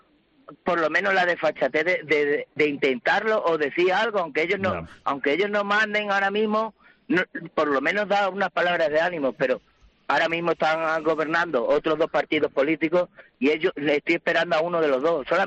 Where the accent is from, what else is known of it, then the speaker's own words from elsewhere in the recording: Spain; yo soy español